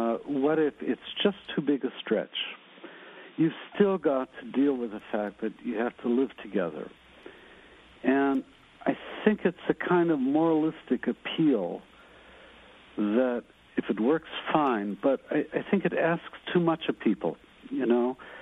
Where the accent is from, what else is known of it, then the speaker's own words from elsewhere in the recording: Chicago, Illinois, United States; I grew up in Cabrini Green in Chicago, which is mostly black ghetto slum. And I was one of the few white kids.